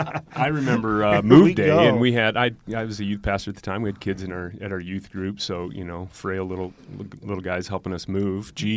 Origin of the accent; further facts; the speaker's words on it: Montana, United States; But I had a pretty amazing childhood growing up in Montana, getting to experience all that.